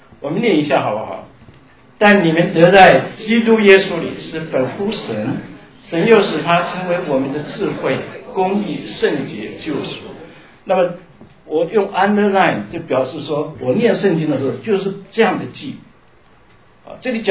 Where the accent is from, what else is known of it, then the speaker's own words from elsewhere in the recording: China; 我们中国人说这个救命恩人呢，应该是很感恩的